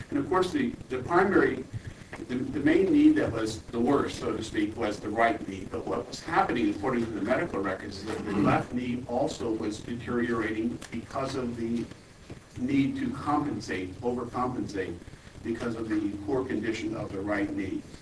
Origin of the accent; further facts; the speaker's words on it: Fairbanks, Alaska, United States; Good morning. … from Fairbanks.